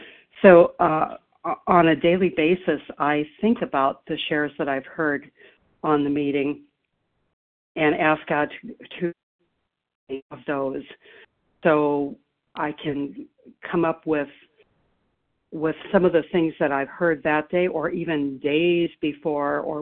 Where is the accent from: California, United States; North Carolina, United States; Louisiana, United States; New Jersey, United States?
California, United States; I am from California.